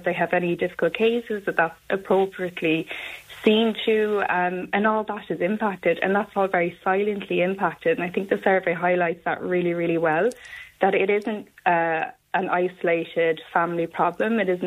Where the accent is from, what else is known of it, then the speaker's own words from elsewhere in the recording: Cork, Munster, Ireland; now in Naas, Ireland; I'm originally from Cork. My husband is from Kildare. We're quite similar in that we moved down here. We've made Naas our home, and we've no plans to leave. We're very, very happy in Naas.